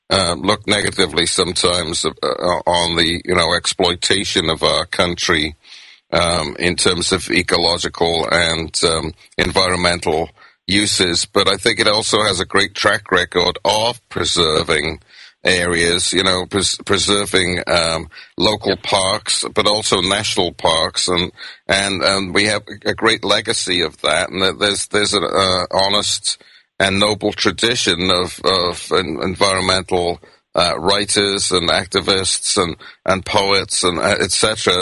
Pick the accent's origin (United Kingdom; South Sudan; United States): United Kingdom; Wales; I'm from Wales, so I resonate with many of the things that are Celtic. It seems to be in my bones